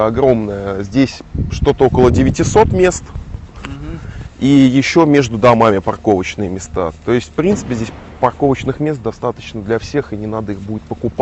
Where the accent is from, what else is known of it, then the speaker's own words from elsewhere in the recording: Saint Petersburg, Russia; Я просто сам родился и вырос в Красносельском, на Тамбасово.